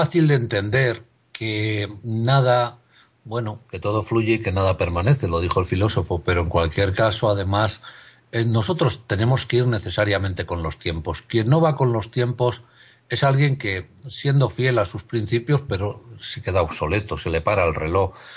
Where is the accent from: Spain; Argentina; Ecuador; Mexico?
Spain; sabemos que somos personas, los españoles, con una inmensísima suerte